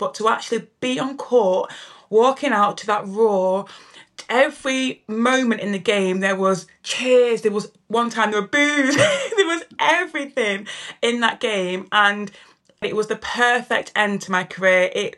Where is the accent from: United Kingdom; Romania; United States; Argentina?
United Kingdom; Manchester, North West England; I think I'm from Manchester, so I've relocated home.